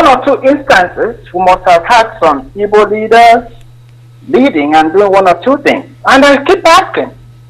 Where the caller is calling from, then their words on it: Northern Cyprus, Cyprus; I'm calling from North Cyprus.